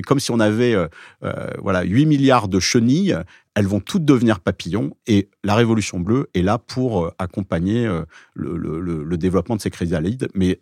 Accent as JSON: {"language": "French", "town": "Nice", "region": "Provence-Alpes-Côte d'Azur", "country": "France", "said": "découvert quand j'avais 16 ans, à Nice"}